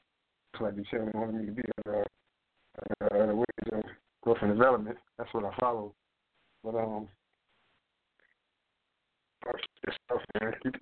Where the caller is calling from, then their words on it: Charleston, South Carolina, United States; I'm calling from South Carolina, the area of Charleston.